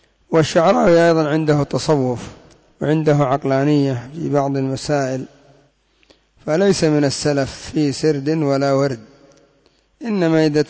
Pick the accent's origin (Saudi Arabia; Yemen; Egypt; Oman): Yemen; وعندنا في اليمن اغتروا